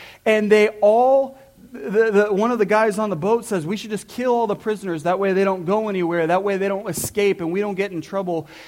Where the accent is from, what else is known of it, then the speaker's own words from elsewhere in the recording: Fort Myers, Florida, United States; we grew up in Fort Myers, so we're in Florida, okay? We're in warm, sunny Florida.